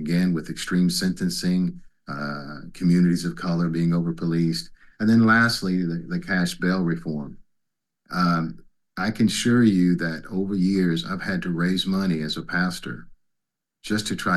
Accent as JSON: {"language": "English", "region": "West Virginia", "country": "United States", "tie": "born or raised there", "said": "I served two congregations as senior pastor, one in Huntington, West Virginia, which was in my home state, and secondly in the nation's capital."}